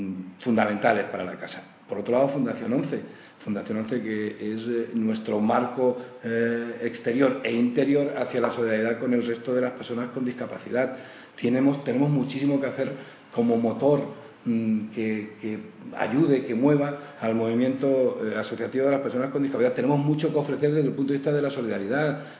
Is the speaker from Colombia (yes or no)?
no; Cornellà de Llobregat, Catalonia, Spain; pues en mi pueblo, en Cornellá, no tiene nada, es solamente, o seguramente lo que tiene son maravillosos recuerdos de pasar uno de ser niño a ser hombre